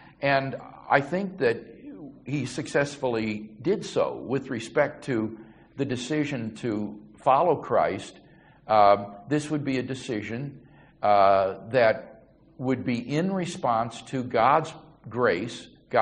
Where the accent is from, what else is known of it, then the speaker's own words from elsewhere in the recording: Atlanta, Georgia, United States; yeah, that's in Atlanta. That's in my hometown.